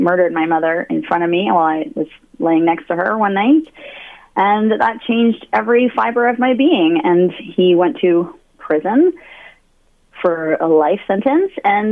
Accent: Edmonton, Alberta, Canada; I was born in Edmonton, and then my life has taken me all over Alberta

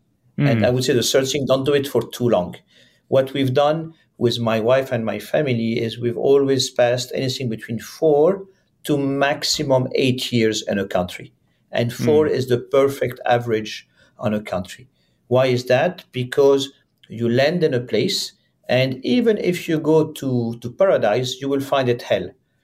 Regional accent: France; English is a second language; Of course, I'm French, as you can. It's a dominant one.

